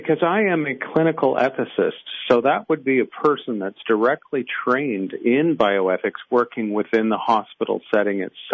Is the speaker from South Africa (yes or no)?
no; Canada; I'm Canadian, so we now have medical assistance in dying